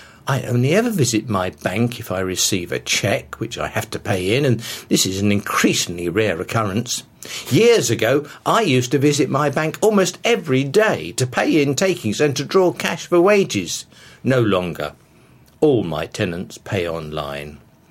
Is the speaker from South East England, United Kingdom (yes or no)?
yes; Winchester, South East England, United Kingdom; I grew up in Winchester before and during the war, and have seen the destruction of what was a shopping paradise.